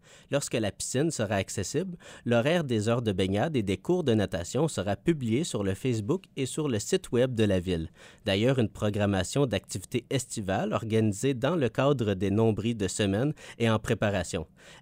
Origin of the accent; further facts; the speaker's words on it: Gatineau, Quebec, Canada; J'ai été à l'école à la Cité collégiale à Ottawa, mais moi, j'ai grandi à Gatineau.